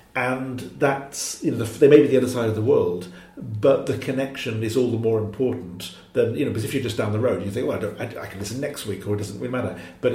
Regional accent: Cardiff, Wales, United Kingdom; now in Kent, United Kingdom; Admittedly, I'm from Cardiff, so maybe I don't have that many around me in Kent.

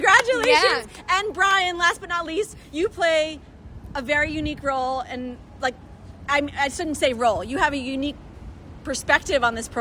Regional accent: Fair Lawn, New Jersey, United States; my week back in my hometown of Fairlawn and in New York, New Jersey area

